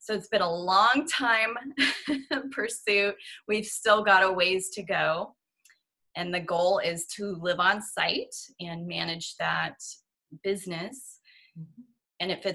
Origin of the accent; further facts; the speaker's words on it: Stockton, California, United States; And my hometown is Stockton, the foreclosure capital of the U.S. during that time.